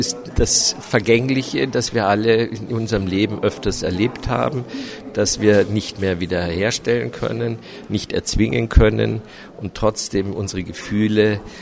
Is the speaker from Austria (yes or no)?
yes; Vienna, Austria; ich komme aus Wien